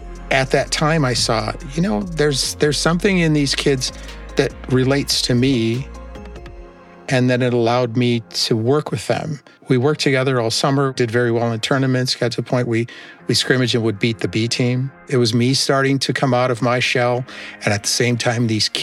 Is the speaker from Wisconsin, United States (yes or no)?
yes; Wisconsin, United States; I tell my students, hey, I'm just like you. I was raised in Wisconsin.